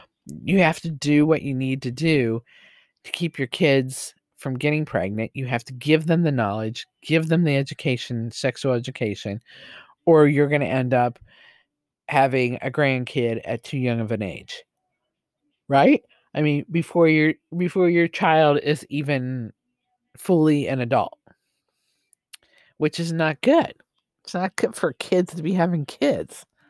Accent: Mexico; In my case, I come from Mexico. It's taboo for kids to talk to their parents about these topics, which, you know, widely Catholic country, right?

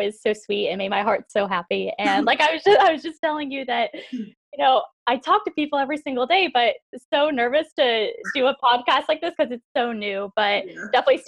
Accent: Kansas City, Missouri, United States; back to my last semester at university, back to Warrensburg in Kansas City, I was so excited to be back home. I was ready to, you know, stay in Kansas City the rest of my life, be around my family and friends.

